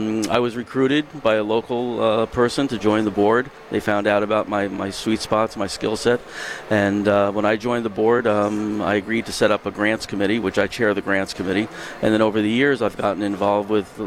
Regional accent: New Jersey, United States; now in Connecticut, United States; And, growing up in New Jersey, one town after another, I really enjoyed camping as a kid, as a scout. And when I got up here, I enjoyed the open space.

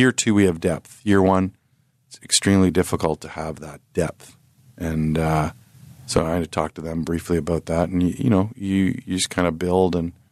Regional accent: Peterborough, Ontario, Canada; growing up in Peterborough. I used to ride my bike to the library and watch the old 8mm tapes on the old Wings in the 70s. And those are the guys from my neighborhood.

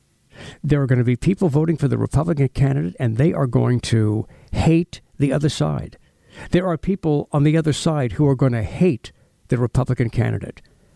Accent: United States; And I just think that we as the American people should do a better job calling out the liars.

